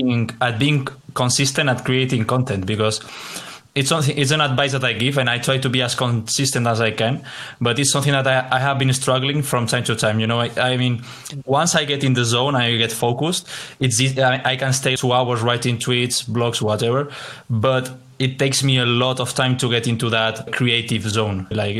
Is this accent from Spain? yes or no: yes; Spain; So I'm from Spain, and I'm here actually in Madrid, in the city of Madrid.